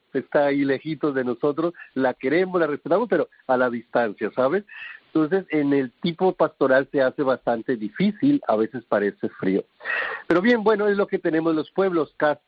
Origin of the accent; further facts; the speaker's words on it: Colombia; also born or lived in Kenya; Yo soy de origen colombiano y vengo de contextos, pues de lugares también un poco así apartados y difíciles, pero luego también estuve 7 años en Kenia